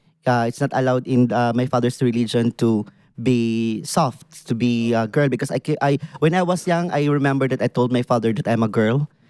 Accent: Philippines; English is a second language; I grew up in the Philippines. We having these traditions, like, my father is a Muslim, and my mother is a Christian, and my grandmother is a Babylon.

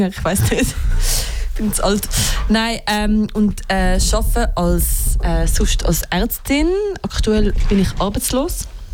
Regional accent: Zurich, Switzerland; born or raised there; also born or lived in Toulouse

